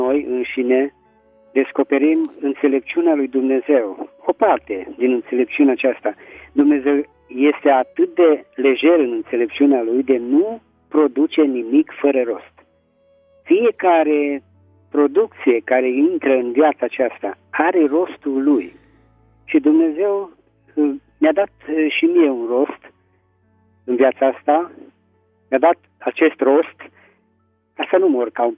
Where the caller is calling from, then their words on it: Petroșani, Hunedoara County, Romania; din Petroșani.